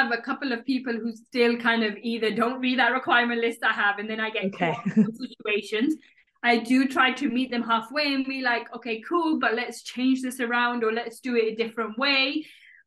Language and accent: English; United Kingdom; as especially as a British Muslim woman